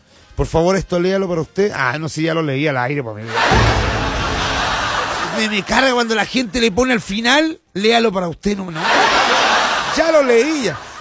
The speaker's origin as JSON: {"language": "Spanish", "country": "Chile", "said": "Somos copiones los chilenos, ¿eh? Somos copiones los chilenos."}